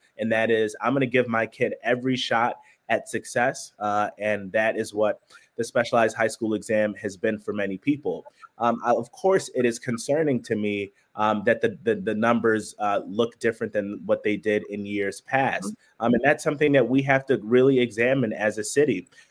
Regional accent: Brooklyn, New York, United States; I grew up in Central Brooklyn, born and raised.

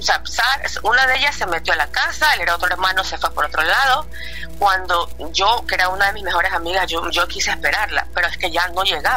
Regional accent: Ecuador; now in Europe; Yo soy de Ecuador. Vivo en Europa, pero yo soy ecuatoriana. Eso pasó en mi país.

